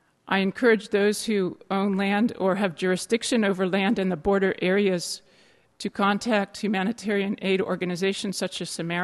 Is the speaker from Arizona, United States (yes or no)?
yes; Tucson, Arizona, United States; I'm from Tucson.